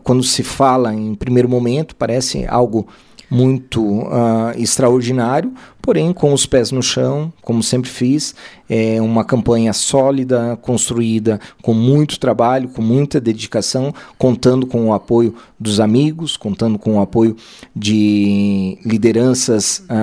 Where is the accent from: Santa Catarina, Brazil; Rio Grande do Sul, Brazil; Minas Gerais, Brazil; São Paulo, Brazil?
Santa Catarina, Brazil; Campos Novos; a Amplasc, que é a Campos Novos, que eu represento, é aqui a minha cidade, é onde nasci, cresci, é onde tenho os meus negócios aqui.